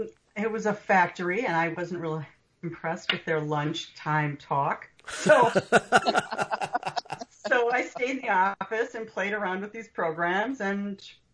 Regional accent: Wisconsin, United States; For sure. And I'm from Wisconsin. We're pretty cheap.

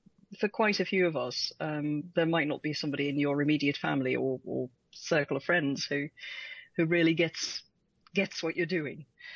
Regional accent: Netherlands; now in England; I am. Yes.

